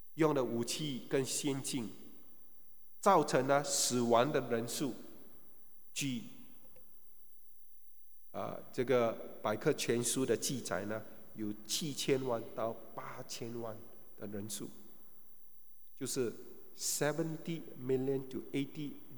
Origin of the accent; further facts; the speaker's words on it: Singapore; 你说没有啊，我们新加坡人没有这样想啊。